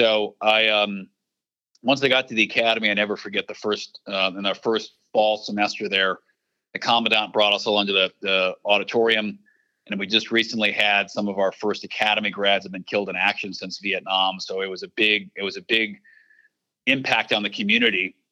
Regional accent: Minnesota, United States; Like you said, I grew up in Minnesota.

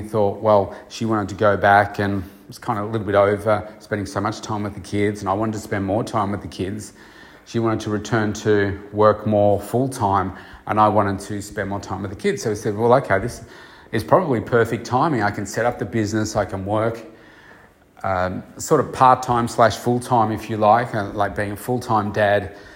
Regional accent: Bendigo, Victoria, Australia; moved away as an adult; now in Melbourne, Australia; my original plan in leaving my hometown of Bendigo and coming to Melbourne way back in the start of 1990, that's when it was my first year. I graduated in 89.

